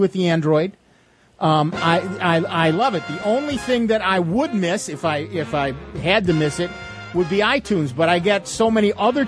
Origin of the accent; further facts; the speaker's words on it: United States; And I'm an American, and so I get to choose.